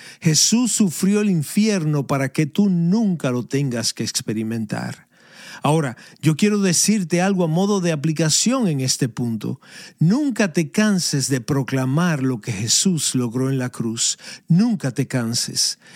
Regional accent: Edinburgh, Scotland, United Kingdom; Spanish is a second language; la ciudad de Edimburgo, Escocia, donde yo nací y crecí.

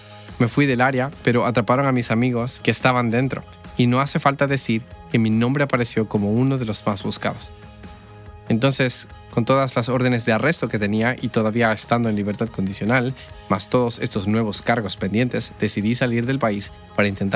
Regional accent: Toronto, Ontario, Canada; Nací y crecí en Toronto, Canadá.

